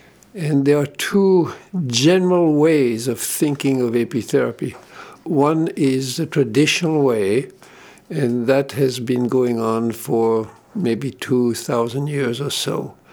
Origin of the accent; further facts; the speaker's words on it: Switzerland; first language German; English is a second language; now in South Freeport, United States; I'm from Switzerland. My original language was German. I learned French when I went to school, age, I don't know, 4 or 5, whatever, at that time when I went to school. And I learned English some 55 years ago